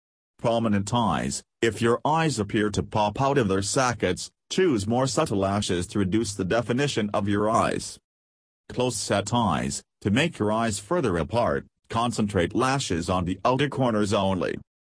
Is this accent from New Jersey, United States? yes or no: no; Chino Hills, California, United States; from Chino Hills, California and USA.